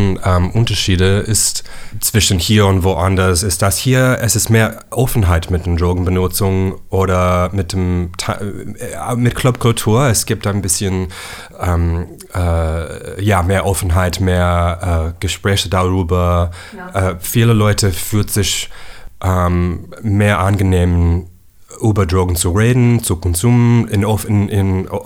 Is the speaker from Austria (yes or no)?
no; San Francisco, California, United States; German is a second language; moved away as an adult; now in Berlin, Germany; Also ich kam als zwar 26 Jahre alt und fand ich ein bisschen verrückt. Ja, total anders als San Francisco.